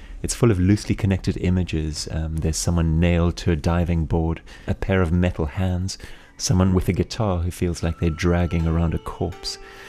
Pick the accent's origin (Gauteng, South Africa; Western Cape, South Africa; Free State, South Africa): Gauteng, South Africa; Johannesburg; now in London, United Kingdom; I'm a songwriter and a film composer. I live in London, though I am originally from Johannesburg in South Africa.